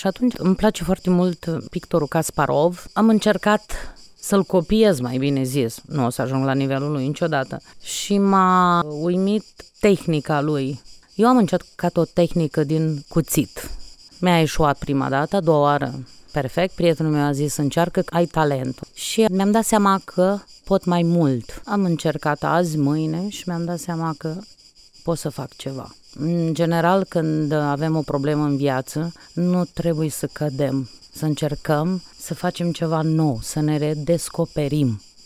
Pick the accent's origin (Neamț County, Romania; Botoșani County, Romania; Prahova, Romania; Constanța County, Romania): Botoșani County, Romania; Botoșani; now in Italy; Din Botoșani, chiar din Botoșani.